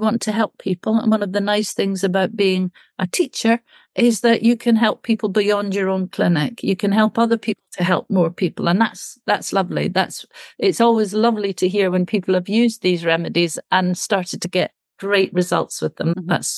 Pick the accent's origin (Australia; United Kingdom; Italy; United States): United Kingdom; because I'm British